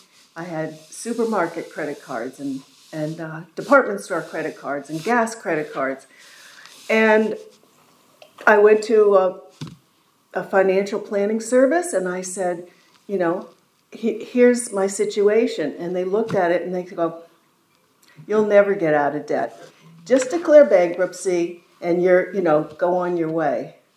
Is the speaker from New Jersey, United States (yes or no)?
no; Brooklyn, New York, United States; from Brooklyn, New York, representing the Brooklyn Sunrise Visions meeting.